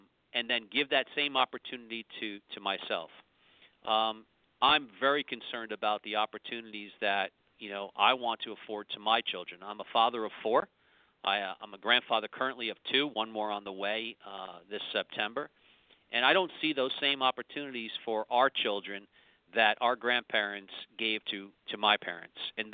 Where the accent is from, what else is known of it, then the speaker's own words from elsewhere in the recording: Paterson, New Jersey, United States; born there; I was born in Paterson, New Jersey at St. Joe's Hospital. I came from a background of Italian and Irish descendants.